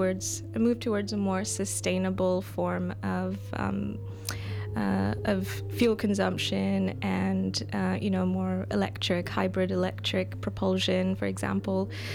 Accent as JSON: {"language": "English", "country": "Canada", "tie": "born or raised there", "said": "growing up in Canada, we learned about"}